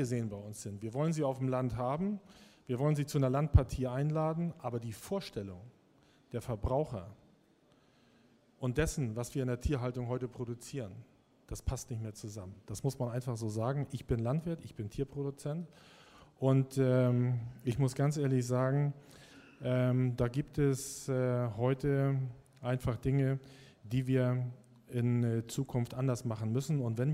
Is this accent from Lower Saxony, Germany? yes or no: no; Schleswig-Holstein, Germany; Das ist ungefähr die gleiche Größe wie in meinem Heimatbundesland in Schleswig-Holstein.